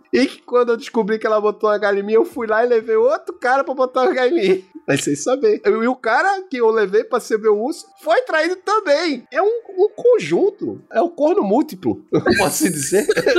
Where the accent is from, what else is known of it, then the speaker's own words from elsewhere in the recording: Janga, Pernambuco, Brazil; E eu fui buscar uma amizade lá de onde eu cresci. Eu não morava mais no Janga, eu tava morando em Olinda nessa época.